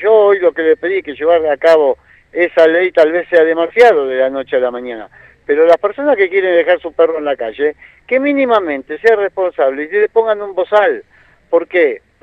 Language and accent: Spanish; Buenos Aires, Argentina; born there; yo no nací acá, nací en Buenos Aires.